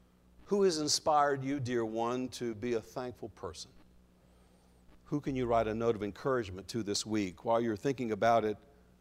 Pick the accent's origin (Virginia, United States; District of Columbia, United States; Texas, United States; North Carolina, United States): North Carolina, United States; I told you before that when I was growing up in Guilford County, I knew the members